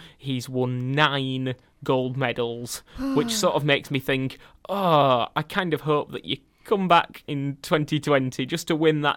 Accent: Huddersfield, Yorkshire and the Humber, United Kingdom; I'm from Huddersfield, so is Maisie.

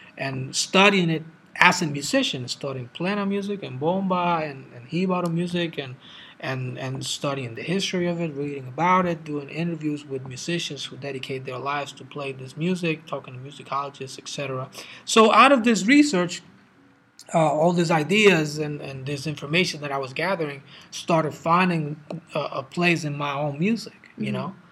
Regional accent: Puerto Rico; growing up in Puerto Rico

